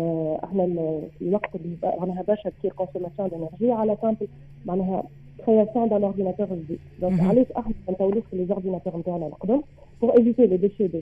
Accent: Algeria; اون اسوسيسيون عندنا في الجزائر

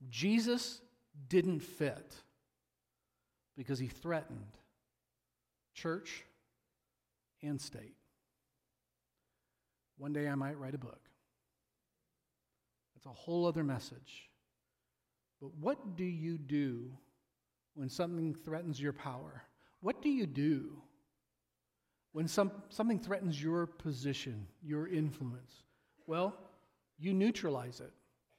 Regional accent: Peoria, Illinois, United States; also born or lived in Wisconsin; I grew up in Peoria, and for some reason everybody called Peoria, Illinois, the armpit of Illinois. Then we grew up, we lived in Wisconsin, down in the corner of Wisconsin.

